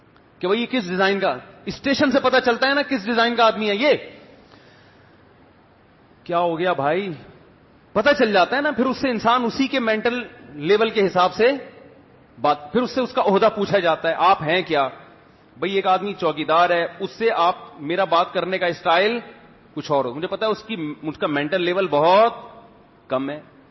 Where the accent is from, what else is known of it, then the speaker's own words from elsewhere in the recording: Pakistan; مجھ سے پوچھیں گے، میں کہتا ہوں میں پاکستانی، تو کہیں گے ہم کیا جاپانی لگ رہے ہیں آپ کو شکل سے؟